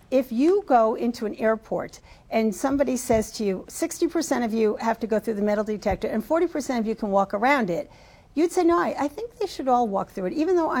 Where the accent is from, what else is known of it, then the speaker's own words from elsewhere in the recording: New Hampshire, United States; You know, we grew up in New Hampshire. We know plenty of people who hunt or who live in a rural area